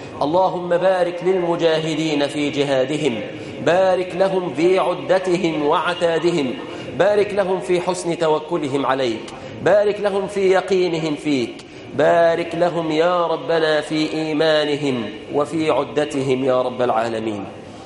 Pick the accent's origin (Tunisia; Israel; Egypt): Egypt; اللهم إنا نسألك أن تحفظ بلادنا مصر عزيزة أبية بالإسلام يا رب العالمين